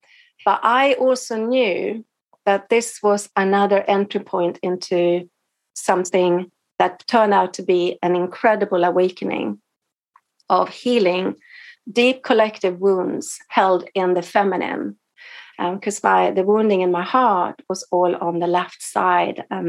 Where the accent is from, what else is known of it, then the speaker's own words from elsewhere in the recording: Stockholm, Stockholm County, Sweden; go back home to Stockholm. I was living in London at the time. And then, so the next day I was in my hometown